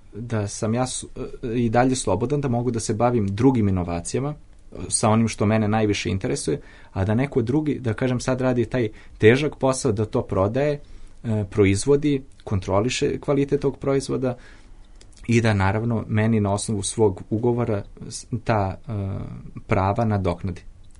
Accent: Crepaja, Vojvodina, Serbia; Ja sam rodom iz Crepe, to je jedno selo i mi tamo imamo radionicu.

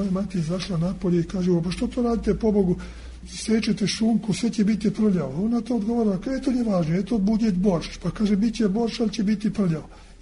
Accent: Đala, Vojvodina, Serbia; moj deda i moj otac su se preselili u Đalu, gde su živjeli, gde sam ja rođen 1932. godine. Ja sam mladost i detinjstvo proveo u Đali.

